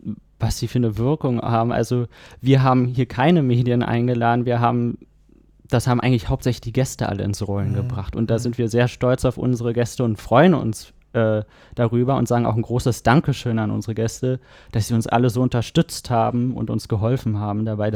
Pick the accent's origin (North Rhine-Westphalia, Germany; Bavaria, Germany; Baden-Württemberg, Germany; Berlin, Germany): Berlin, Germany; now in Hamburg, Germany; Wir kommen aus Berlin.